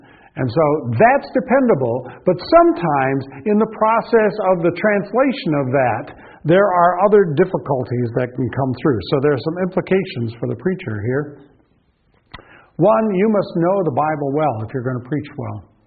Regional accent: United States; And, you know, for me, as an American, you just got to love his accent.

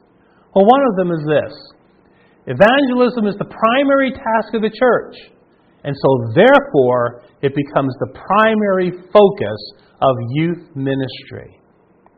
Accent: Long Island, New York, United States; moved away as an adult; now in Denver, United States; the young people that I grew up with in on Long Island

